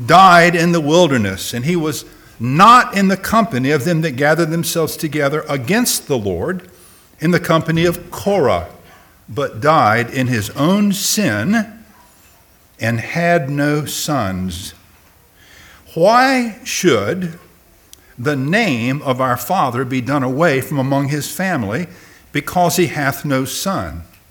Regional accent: North Carolina, United States; my speech betrays the fact that I'm a northerner from North Carolina.

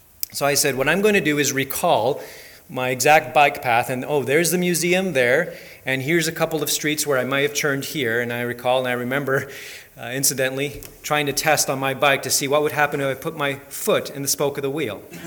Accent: Japan; the childhood home I'm referring to is the home I grew up in Japan.

